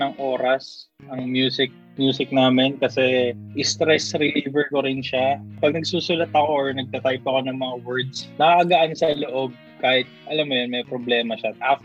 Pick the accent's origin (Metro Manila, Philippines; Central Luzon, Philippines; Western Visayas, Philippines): Metro Manila, Philippines; Quezon City; Yan. Lumaki ako sa UP Diliman, Quezon City.